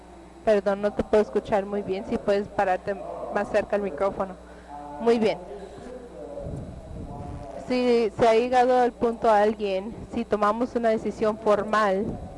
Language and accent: Spanish; Arizona, United States; also born or lived in San Diego; Soy de Arizona, formalmente de Imperial de San Diego. Y estoy allí como a los 20 algo años.